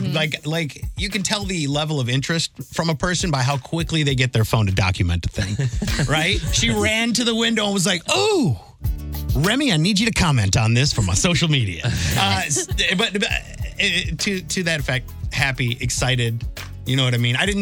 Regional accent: Michigan, United States; Like, I grew up in Michigan, first off, the Arctic, part Eskimo, learned how to drive in the snow.

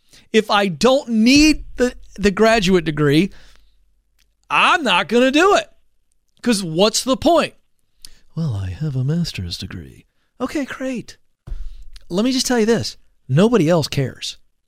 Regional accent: Southern US, United States; I love that because I'm a Southerner.

